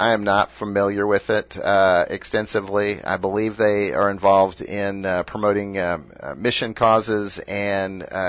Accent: United States; as an American who loves this country

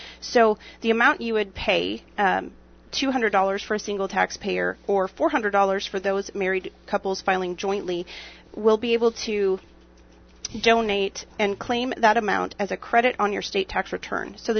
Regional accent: Wyoming, United States; I came from Wyoming, and we did not.

